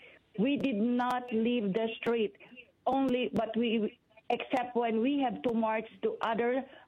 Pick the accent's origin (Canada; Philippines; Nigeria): Philippines; now in United States; I'm from the Philippines, and I'm now a citizen of the United States.